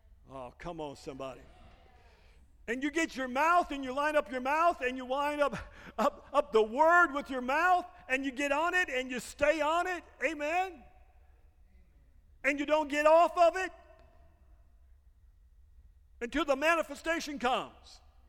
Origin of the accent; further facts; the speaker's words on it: Michigan, United States; also born or lived in Arkansas; I was born in Arkansas, raised in Michigan. That is a true hillbilly.